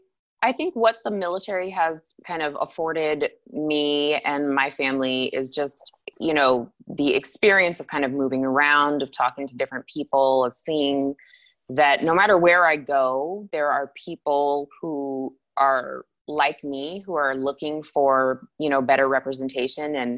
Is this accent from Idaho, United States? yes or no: no; Anchorage, Alaska, United States; So, Anchorage is beautiful, and I, you know, that's my hometown, and I still have family there, and that's great.